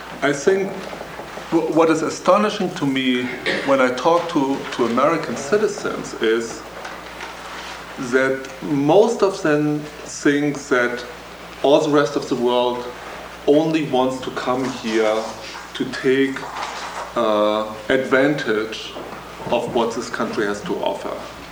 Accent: Germany; now in United States; I come from Germany, that is a very rich country

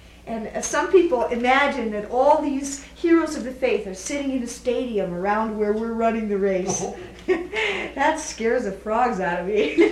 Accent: Midwest, United States; I grew up in the Midwest, and some of the rest of you who did, you know what it's like when the thunderstorm rolls in.

